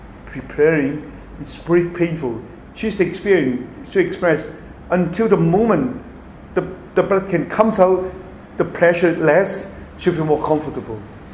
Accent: Hong Kong; now in Toronto, Canada; since I come from Hong Kong, I don't believe in these things.

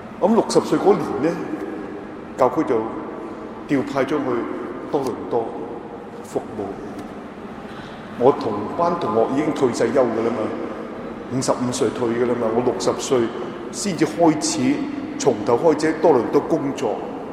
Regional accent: Hong Kong; 因為我從香港來嘛，

